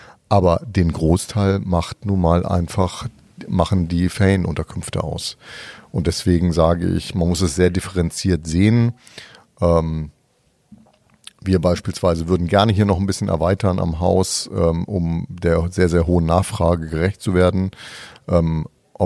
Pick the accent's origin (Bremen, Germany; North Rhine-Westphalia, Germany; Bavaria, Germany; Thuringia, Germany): Bavaria, Germany; Würzburg; meine Eltern kommen nicht aus Franken, aber ich bin wirklich in Würzburg geboren, habe noch eine Zwillingsschwester. Wir sind da beide geboren natürlich und bin da auch meine Schulzeit verbracht, Abitur gemacht am Mozart-Gymnasium in Würzburg